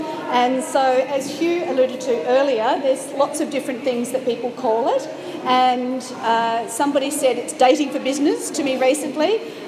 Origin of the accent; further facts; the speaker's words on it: Adelaide, South Australia, Australia; born there; And I was born in Adelaide in 1965, so if you're good at maths, you'll realise I'm 50 now.